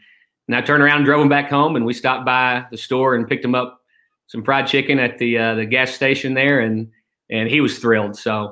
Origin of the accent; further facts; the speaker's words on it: Kentucky, United States; now in Arkansas, United States; But following optometry school, I moved to a rural town in Arkansas, just an hour north of Memphis. I'm originally from Kentucky. Kentucky wouldn't have me.